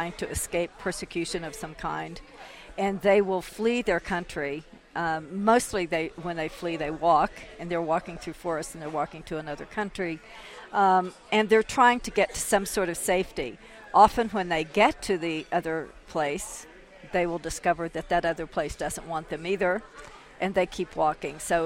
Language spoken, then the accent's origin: English; Washington, District of Columbia, United States; now in Santa Fe, United States; I come from Washington, D.C. before I moved to Santa Fe. That's where I lived